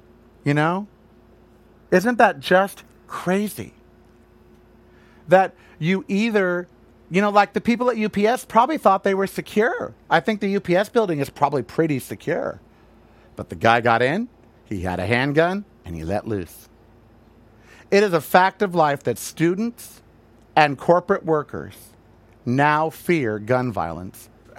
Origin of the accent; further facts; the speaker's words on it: United States; I'd like to have fun as an American.